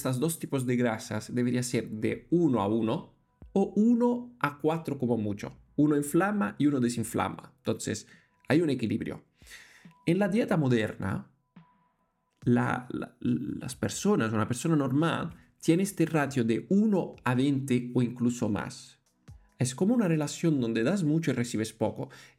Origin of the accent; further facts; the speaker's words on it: Italy; Aquí es un reto para yo que soy italiano porque crecí con mis abuelas